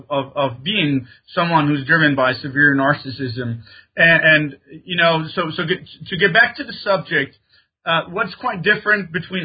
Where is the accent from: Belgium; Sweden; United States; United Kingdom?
Sweden; I, as I said, I grew up in Sweden, so it was the same kind of feeling.